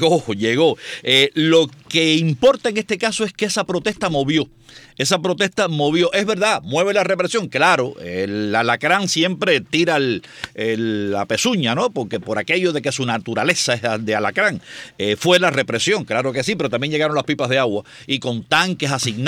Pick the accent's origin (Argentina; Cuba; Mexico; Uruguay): Cuba; Guanabacoa, Havana; acuérdense que yo soy de Guanabacoa y Luyanó está para esa región de La Habana.